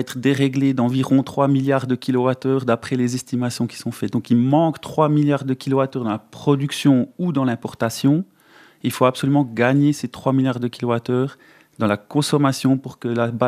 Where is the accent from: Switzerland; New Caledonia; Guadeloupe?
Switzerland; on est de la Suisse, on doit aussi participer à cet effort d'économie de gaz